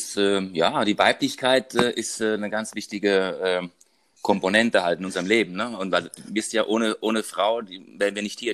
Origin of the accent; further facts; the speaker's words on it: Frankfurt, Hesse, Germany; born there; und 53 Jahre jung. Und ja, was soll ich erzählen? Geboren bin ich in Frankfurt, also höchster Junge, und bin gebürtiger Italiener aus Neapel.